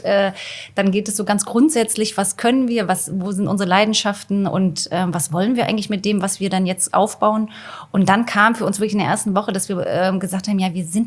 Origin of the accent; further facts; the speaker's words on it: Stralsund, Mecklenburg-Vorpommern, Germany; now in Berlin, Germany; Wir kommen beide von der Ostsee quasi. Ja. Ich aus dem Osten, ich komme aus Stralsund